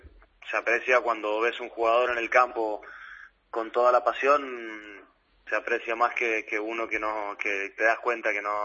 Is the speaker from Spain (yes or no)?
no; Mendoza, Argentina; En Argentina, en Mendoza, de donde vengo yo